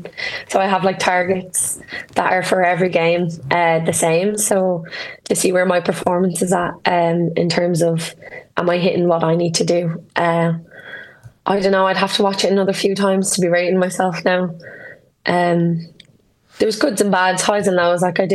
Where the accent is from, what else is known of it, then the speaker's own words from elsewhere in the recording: Ireland; we're Irish